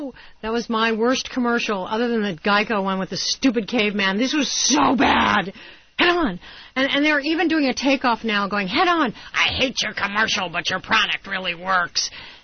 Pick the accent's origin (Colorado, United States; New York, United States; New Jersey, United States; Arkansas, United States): Colorado, United States; we're both from Colorado. We know what it's like, you know, hanging around the grain elevator in the small town I grew up in, listening to the adults talk.